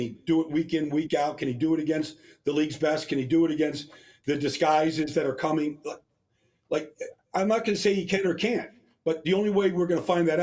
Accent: New York, United States; Of course. Yeah, I grew up in Long Island.

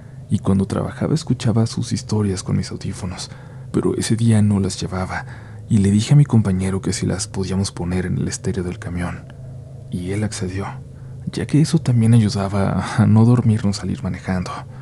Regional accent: Monclova, Coahuila, Mexico; Soy del municipio de Monclova, Coahuila, una ciudad no tan grande al norte de México.

